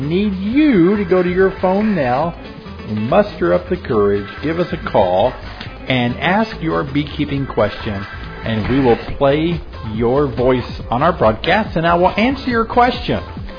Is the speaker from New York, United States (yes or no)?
no; Memphis, Tennessee, United States; I grew up in Memphis, Tennessee, and boy, I could throw a rock into Mississippi.